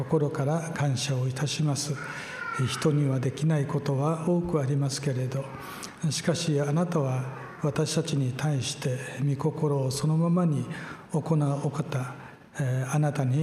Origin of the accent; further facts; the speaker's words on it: Okinawa, Japan; で、私は沖縄出身なのに、沖縄派遣チームに入って